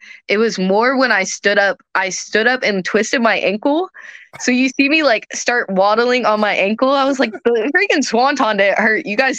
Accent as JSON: {"language": "English", "country": "United States", "said": "Look, I'm American."}